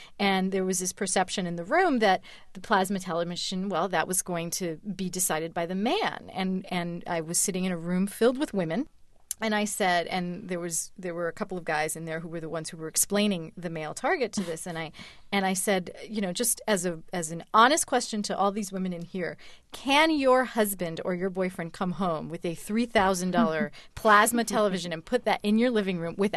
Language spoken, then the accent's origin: English; Chicago, Illinois, United States; born there; And I was born in Chicago. I'm an American and I feel very much American. I also feel very Latin.